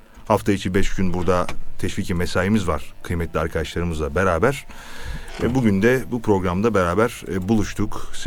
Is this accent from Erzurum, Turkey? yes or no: no; Beyoğlu, Istanbul, Turkey; Beyoğlu Cihangir doğumluyum, Taksim doğumluyum. Beyoğlu'da Cihangir İlköğretim Okulu'nda ilk öğretimine başladım.